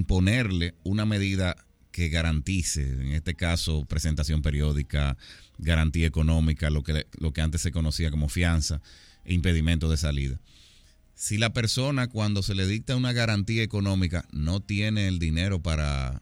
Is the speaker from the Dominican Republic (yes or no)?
yes; Dominican Republic; Mira, yo me crié siempre como dominicano al fin con el béisbol.